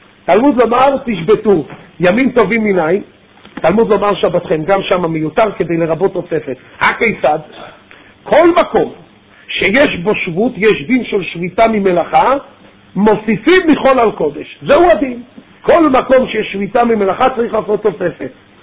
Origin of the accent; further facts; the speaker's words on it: Jerusalem, Jerusalem District, Israel; now in Petah Tikva, Israel; אני למשל מירושלים, שם כבר לא שמענו 40 דקות